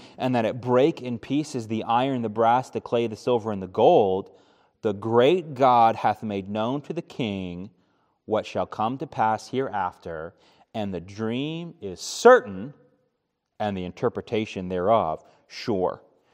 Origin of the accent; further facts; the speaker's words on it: Japan; I'd been to France once before. Of course, I grew up in Japan.